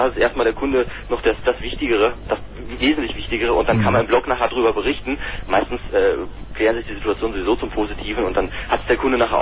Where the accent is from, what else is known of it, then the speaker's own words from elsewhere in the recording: St. Wendel, Saarland, Germany; Ich bin aus dem Saarland, genau gesagt aus St. Wendel.